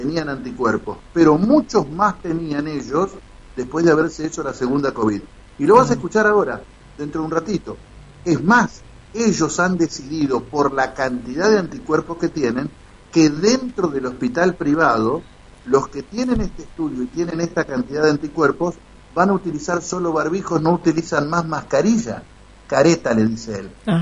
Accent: Argentina; como los argentinos somos así, Mónica, pendulares y absolutamente exitistas

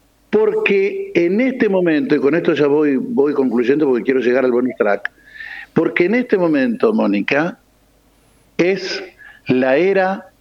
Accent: Argentina; Pero como somos argentinos, carajo, y no estamos detrás de nadie

